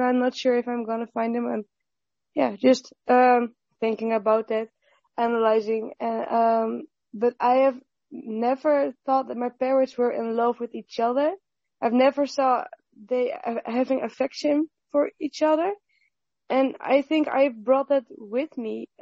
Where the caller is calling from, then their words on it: Netherlands; I'm calling from Holland, so it's about 3 a.m. here.